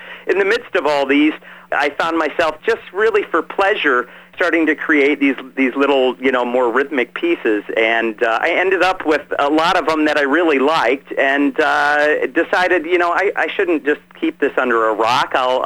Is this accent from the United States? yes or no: yes; Midwest, United States; I grew up in the Midwest, and as you can imagine on the radio, it was pretty much, you know